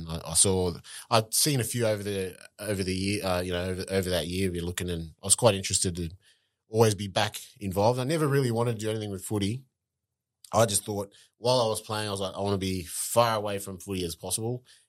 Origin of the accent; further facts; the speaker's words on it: Mount Hagen, Western Highlands, Papua New Guinea; born there; I was born in Mount Hagen Hospital.